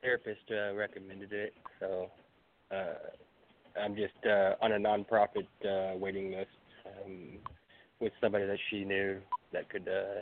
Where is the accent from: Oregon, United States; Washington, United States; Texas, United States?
Texas, United States; also born or lived in Germany; I was born in Germany, and we've probably lived in 10 different places before I was 9. So we moved around a lot. And we settled here in Texas back in, I think it was 97, when I was going into the sixth grade.